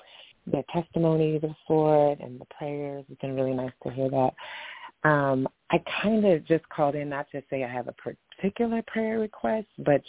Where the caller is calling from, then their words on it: Phoenix, Arizona, United States; I'm calling from actually Phoenix, Arizona, or Chandler, Arizona, Gilbert, Arizona, but it's a Colorado area code.